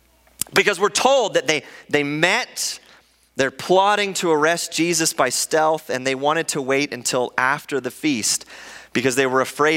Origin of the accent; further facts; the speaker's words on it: Canada; It was kind of like Canada Day, we're all like, yeah, I love being Canadian.